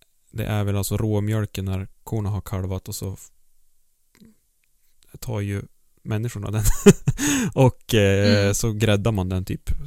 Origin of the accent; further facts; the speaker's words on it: Västernorrland County, Sweden; Jag är ju uppvuxen i Högkusten